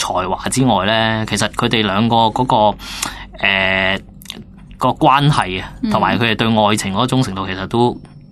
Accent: China; 我哋中国人自己帮佢译名嚟啫。

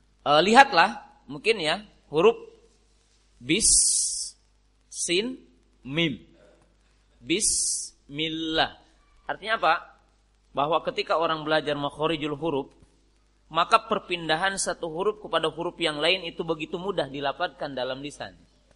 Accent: Central Java, Indonesia; Kalau orang mungkin Jawa, Jawa Tengah, saya orang Jawa, itu sulit bilang ngain ya

